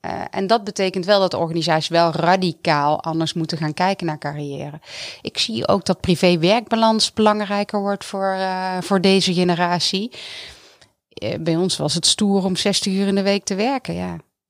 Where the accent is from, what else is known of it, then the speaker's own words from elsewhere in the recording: Netherlands; En ik denk dat wij als Nederlanders, als innovatief land, met alle middelen bij uitstek, het land zijn waarin we daarmee kunnen beginnen.